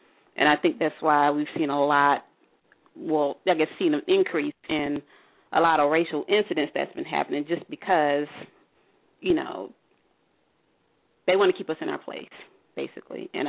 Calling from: North Carolina, United States; I'm calling from North Carolina.

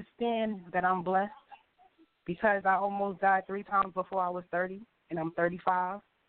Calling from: Staten Island, New York, United States; I'm calling from Staten Island, New York.

